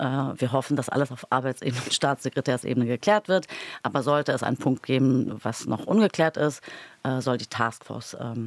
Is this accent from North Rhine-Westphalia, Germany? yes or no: no; Berlin, Germany; Weil ich da meine Kindheit verbracht habe.